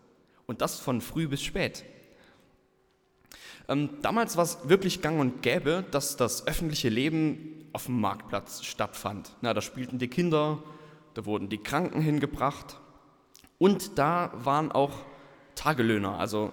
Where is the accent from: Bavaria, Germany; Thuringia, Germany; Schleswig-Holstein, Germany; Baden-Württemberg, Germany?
Baden-Württemberg, Germany; Ich komme aus Baden-Württemberg, Weinregion und so.